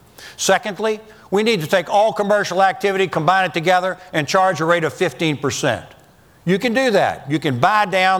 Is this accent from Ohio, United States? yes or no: no; Virginia, United States; I was an elected prosecutor in my home state of Virginia.